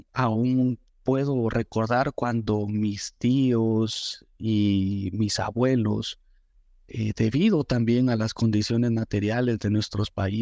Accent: Guatemala; now in United States; Yo soy un inmigrante guatemalteco, nacido y crecido en Guatemala. Vengo a los Estados Unidos hace un poco más de 6 años

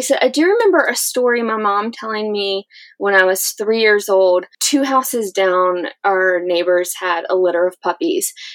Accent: Virginia, United States; I grew up right outside of Richmond in a small little town

